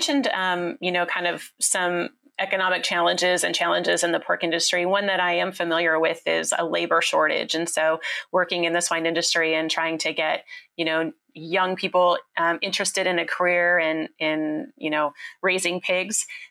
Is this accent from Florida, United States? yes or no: no; Nebraska, United States; I was able to go to my hometown in central Nebraska this past summer